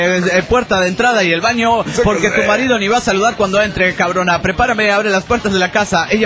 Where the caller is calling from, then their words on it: Tarija, Bolivia; de Tarija, Bolivia.